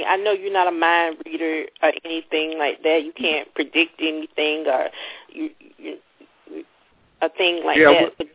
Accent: Florida, United States; Yes, Florida definitely does. I'm from Florida.

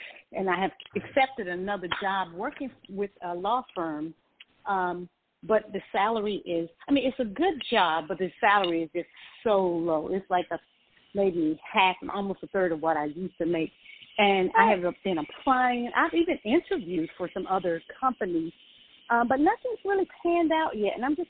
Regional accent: North Carolina, United States; now in Georgia, United States; number because I'm from North Carolina, but I live in Georgia now.

